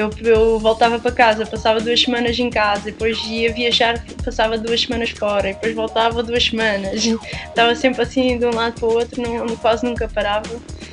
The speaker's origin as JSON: {"language": "Portuguese", "town": "Quarteira", "region": "Algarve", "country": "Portugal", "said": "de onde eu sou de Quarteira, só não havia ondas muito consistentemente, por isso íamos para Sagres muitas vezes"}